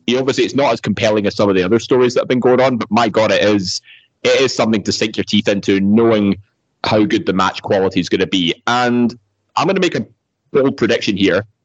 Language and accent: English; Scotland, United Kingdom; Hang on. We're all Scottish here, right? We should be cheering for Drew to win, right? Right?